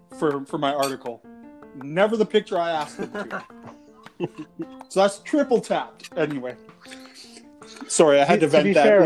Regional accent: Edmonton, Alberta, Canada; born there; Oh, the Oilers were founded in the NHL the same year I was born. I was born in Edmonton.

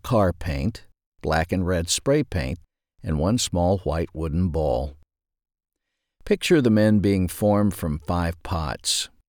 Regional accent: Ashdown, Arkansas, United States; Growing up in Ashdown, Arkansas, my sister and I made many of the decorations for the Christmas tree.

